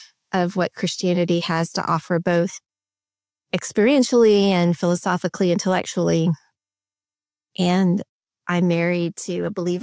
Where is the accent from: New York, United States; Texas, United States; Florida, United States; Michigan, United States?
Texas, United States; So I'm in Texas, so born and raised in Texas most of my life.